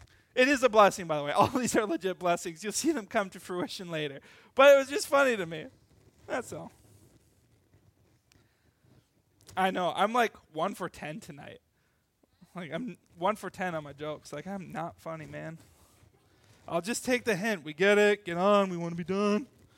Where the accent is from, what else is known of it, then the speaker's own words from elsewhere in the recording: Little Falls, United States; I grew up in Little Falls, by the way, and there's a little bridge as you leave Little Falls heading towards a smaller town called Bolas.